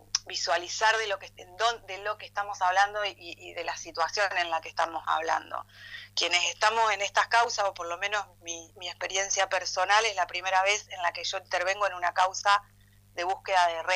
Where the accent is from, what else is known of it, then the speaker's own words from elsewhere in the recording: Argentina; nosotros como pueblo argentino